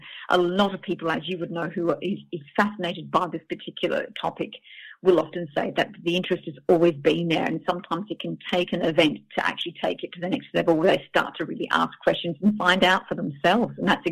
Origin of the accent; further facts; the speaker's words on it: Australia; now in United Kingdom; I've been based in Australia for a very long time, most of my life, but I've only just recently moved to the UK. So yes, I'm Australian, but I'm also from the UK